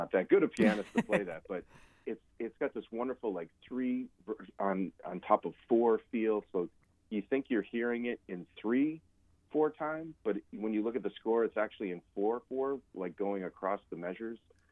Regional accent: Syracuse, New York, United States; I lived at home for a couple years during college, and since I grew up in Syracuse and I went to the university

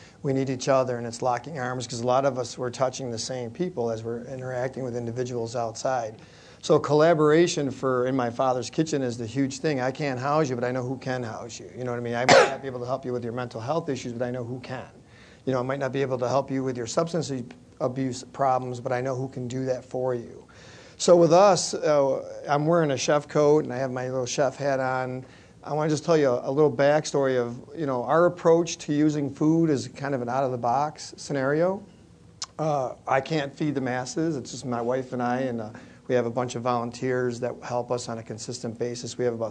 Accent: Syracuse, New York, United States; I live on the north side of Syracuse, born and raised in Syracuse, went to Fowler High School, graduate. I owned a business in the city.

